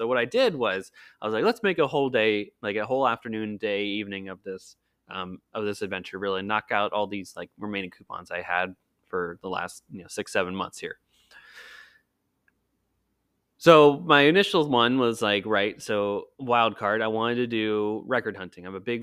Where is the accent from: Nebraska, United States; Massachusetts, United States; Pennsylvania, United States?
Pennsylvania, United States; Hershey; I am originally from Central Pennsylvania, South Central Pennsylvania, if you will. Originally from the Hershey area